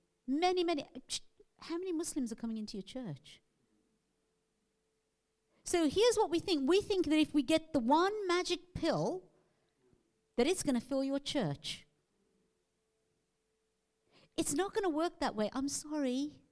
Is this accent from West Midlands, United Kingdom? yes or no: yes; West Midlands, United Kingdom; born there; And so I was born in the Midlands, West Midlands.